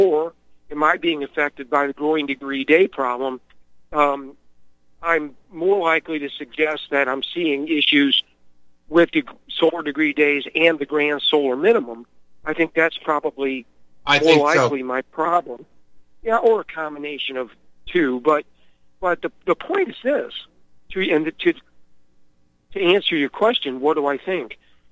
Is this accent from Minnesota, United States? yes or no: no; Missouri, United States; Well, of course, I am from the St. Louis area where people tend not to help anybody.